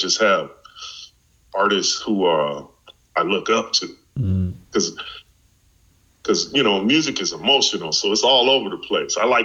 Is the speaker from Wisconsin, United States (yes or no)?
no; New York, United States; since, you know, I'm originally from New York and all